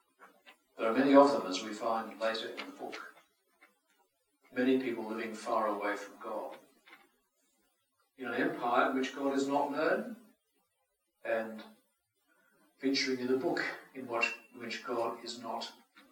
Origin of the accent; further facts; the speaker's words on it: Australia; I say, brightly, being an Australian